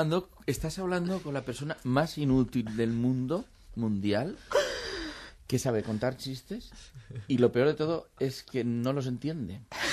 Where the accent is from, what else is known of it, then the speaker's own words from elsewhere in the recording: Valencia, Valencian Community, Spain; que yo soy de Valencia y en Valencia no bebo agua del grifo